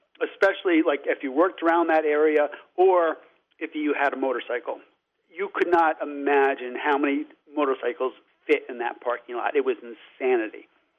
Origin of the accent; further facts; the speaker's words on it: Danbury, Connecticut, United States; I mean, I grew up in the Danbury area.